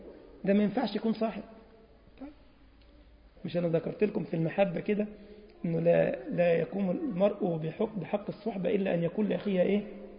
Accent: Egypt; عارفين كلمة دغري دي عندنا في مصر؟

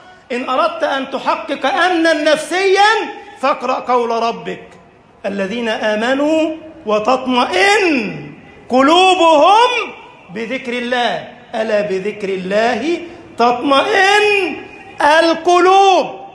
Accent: Egypt; اللهم اجعل بلدنا مصر أمنا أمانا، سخاء رخاء وسائر بلاد المسلمين

